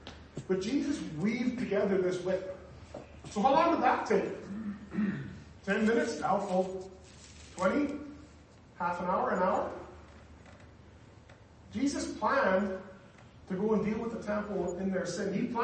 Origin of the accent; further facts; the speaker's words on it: Ireland; maybe this is I grew up in Ireland. We're much more direct, and we make fun of each other all the time.